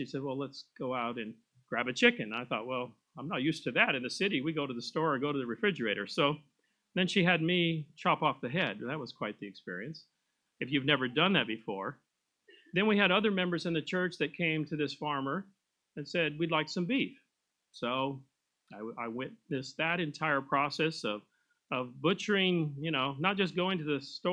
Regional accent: Pasadena, California, United States; I grew up in Pasadena, California. But as a city boy, I was impressionable because I'd always lived in a city

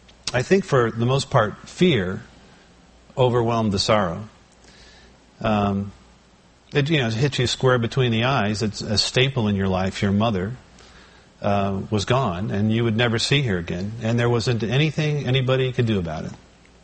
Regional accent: New York, United States; we settled in upstate New York, so we went back there for Thanksgiving, as we usually do.

